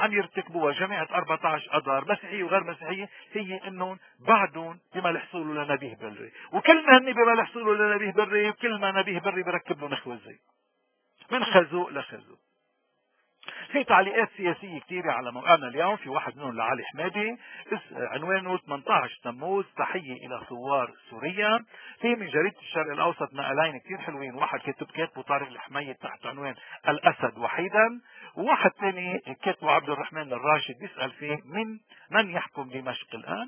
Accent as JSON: {"language": "Arabic", "country": "Lebanon", "said": "هذا الكلام هو دفاع عن حقنا كلبنانيين، كلنا كلبنانيين من كل الطوائف من كل المذاهب"}